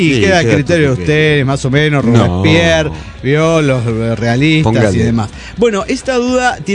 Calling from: Guanajuato, Mexico; de Guanajuato, México.

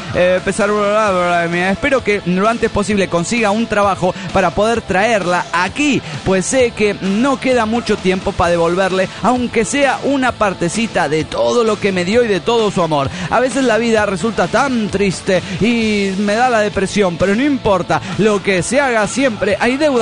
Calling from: General Belgrano, Buenos Aires Province, Argentina; de General Belgrano, Argentina.

